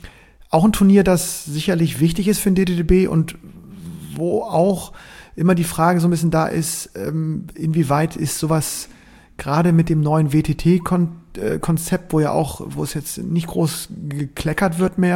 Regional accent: Berlin, Germany; Kann ich als Berliner für den WDTV?

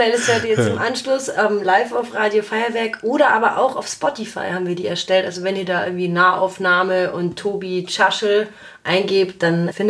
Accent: Munich, Bavaria, Germany; wir sind alle aus München

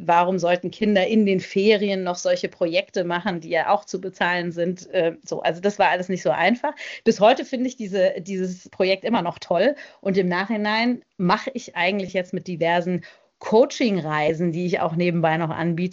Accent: Frankfurt, Hesse, Germany; now in Freiburg, Germany; da, wo ich herkomme, ist halt Frankfurt

